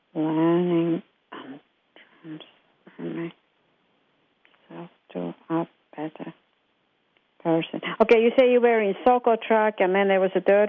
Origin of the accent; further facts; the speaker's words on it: Finland; That's it. I'm from Finland originally.